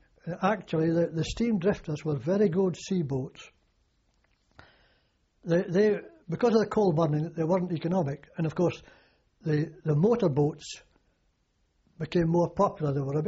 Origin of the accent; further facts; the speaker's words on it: Buckie, Scotland, United Kingdom; In my hometown of Bucky, you see, you buy your nets, your ropes, your buoys. It was all bought locally.